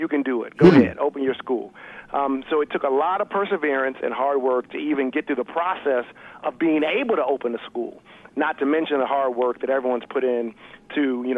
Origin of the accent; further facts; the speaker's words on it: Chicago, Illinois, United States; And, you know, since I am from Chicago, I should be clear on the Bulls did a double three-peat.